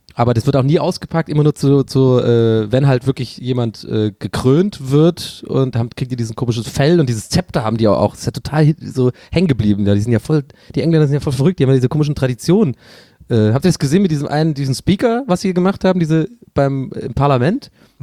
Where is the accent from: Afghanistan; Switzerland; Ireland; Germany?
Ireland; Dublin, Leinster; Ich glaube, ganz ehrlich, als Ire muss ich das sagen